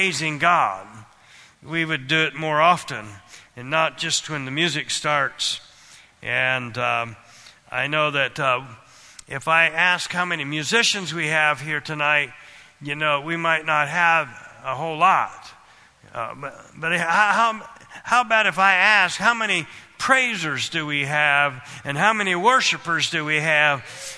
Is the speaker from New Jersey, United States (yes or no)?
no; Kansas, United States; I grew up in Kansas, and that's kind of what we had out there.